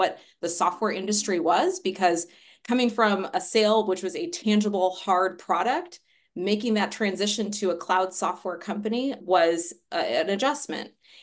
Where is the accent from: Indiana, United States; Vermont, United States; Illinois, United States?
Indiana, United States; Indianapolis; And so I came back to Indianapolis, which is my hometown